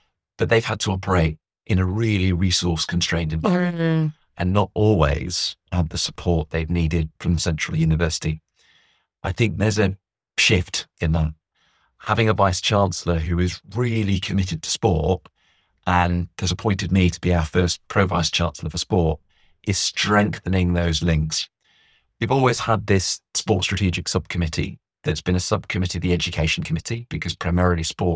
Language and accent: English; Bristol, South West England, United Kingdom; now in Oxford, United Kingdom; I didn't grow up here, I grew up in Bristol, but I've been here since I was a master's student, more or less continuously, and Oxford's become my home.